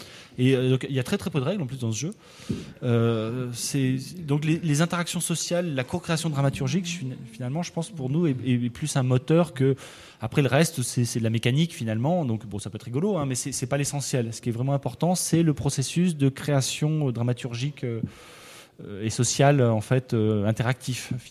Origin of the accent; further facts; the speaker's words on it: Auvergne-Rhône-Alpes, France; Le truc, c'est qu'on est du Cantal, on habite au milieu du Cantal.